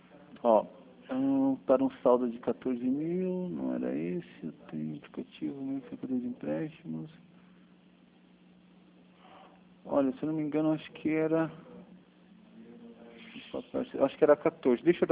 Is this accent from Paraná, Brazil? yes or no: no; Sorocaba, São Paulo, Brazil; Não, fui lá na minha cidade mesmo, em Sorocaba.